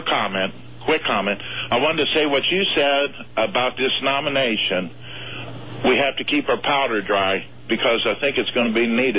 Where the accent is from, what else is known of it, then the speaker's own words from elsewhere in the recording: Columbus, Ohio, United States; Let me tell you something. My mother worked at Timken Roller Bearing Company. I'm from Columbus, Ohio.